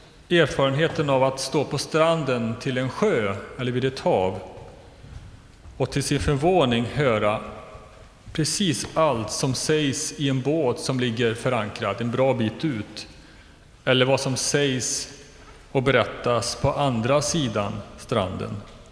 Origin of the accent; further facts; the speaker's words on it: Västra Götaland County, Sweden; Jag är uppvuxen på landsbygden i Västergötland